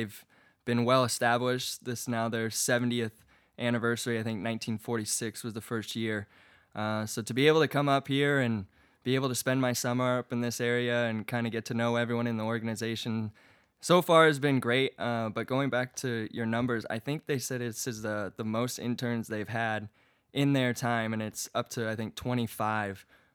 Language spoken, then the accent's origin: English; California, United States; now in San Marcos, United States; But I'm originally from Orange County. I've spent the last 4 or 5 years in San Diego, North County, San Diego, San Marcos.